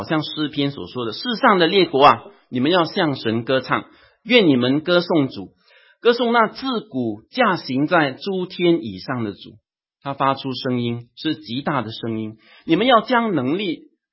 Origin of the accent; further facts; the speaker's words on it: Singapore; 最近我们新加坡人就比较少注意冬运会了